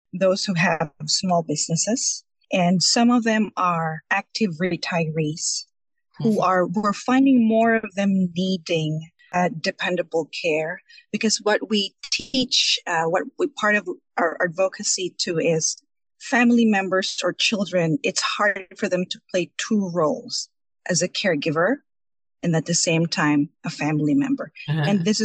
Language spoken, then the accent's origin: English; Sacramento, California, United States; I am from Sacramento, California.